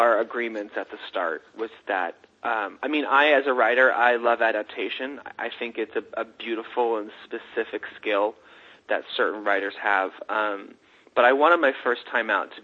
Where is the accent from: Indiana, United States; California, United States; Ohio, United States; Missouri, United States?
California, United States; Sacramento; now in New York, United States; Steve lives in California, Sacramento, my hometown, his hometown, and I'm out here in New York.